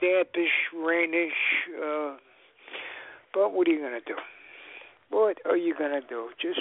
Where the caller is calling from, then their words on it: New Jersey, United States; I'm broadcasting from South Jersey.